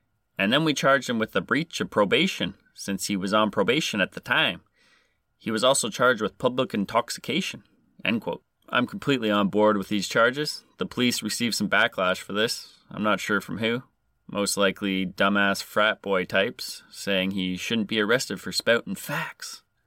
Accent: Canada; I am Canadian, so I don't even know why I'm changing my voice.

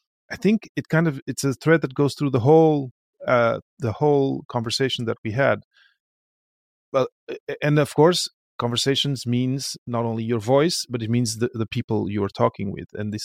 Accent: Portugal; I come from Portugal.

